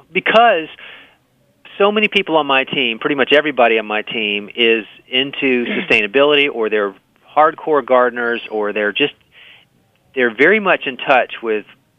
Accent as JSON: {"language": "English", "town": "Miami", "region": "Florida", "country": "United States", "tie": "born or raised there", "said": "So, I grew up in Miami. So, everything grows down there pretty much. It's very tropical."}